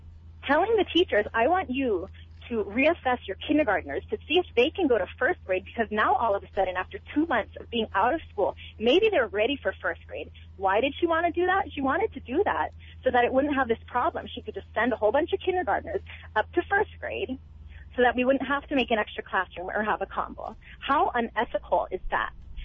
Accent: Hanalei, Hawaii, United States; I'm born and raised in Hanalei. I have three children that have attended Hanalei School, of which two are still there.

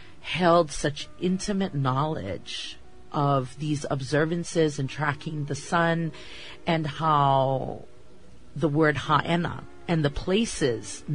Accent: Anahola, Hawaii, United States; I'm born and raised in Anahola, but coming out to Halele'a and Hanale, and especially to Haena, was always a treat with my grandparents.

